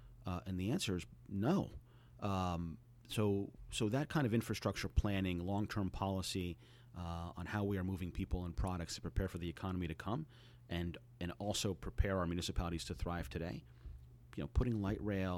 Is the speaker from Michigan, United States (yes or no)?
no; Jersey City, New Jersey, United States; also born or lived in Glen Ridge; I grew up in Jersey City before moving to Glen Ridge.